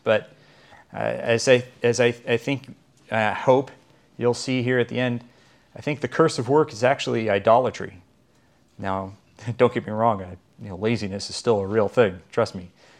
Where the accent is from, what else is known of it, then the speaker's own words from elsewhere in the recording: United States; Being about as American as they come, I am quite a lazy person